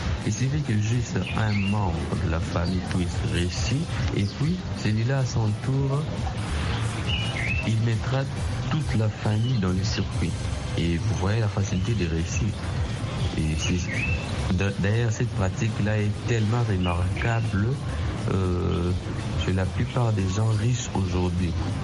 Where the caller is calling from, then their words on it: Kinshasa, DR Congo; je suis évangéliste de Macaire, où je joue pressé vocal depuis Congo, Kinshasa.